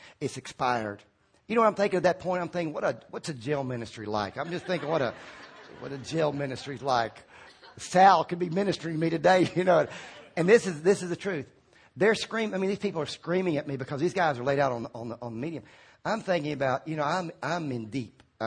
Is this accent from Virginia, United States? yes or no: yes; Virginia, United States; And I said, and I've got a Virginia license. I was from Virginia. I said, I got a Virginia license.